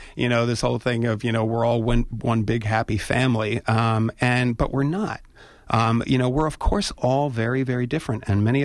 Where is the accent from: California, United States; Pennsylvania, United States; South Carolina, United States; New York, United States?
New York, United States; New York City; I come from New York City, and I'm trying still, after 18 months in Wisconsin, to sort of acclimate myself